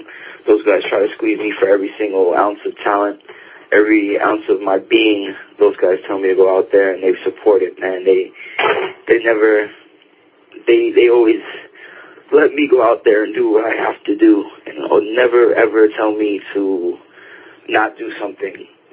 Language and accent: English; New York, United States; and then I'm a New Yorker, so I'm happy to have a spot in New York to call home and train